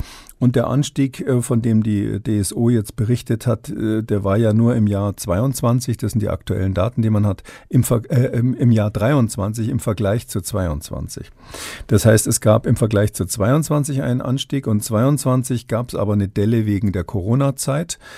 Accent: Bavaria, Germany; als Bayer habe ich da Hemmungen

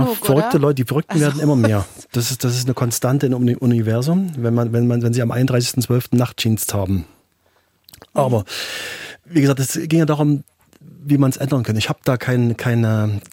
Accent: Waldheim, Saxony, Germany; sie war übrigens auch mal in meiner Heimatstadt Waldheim

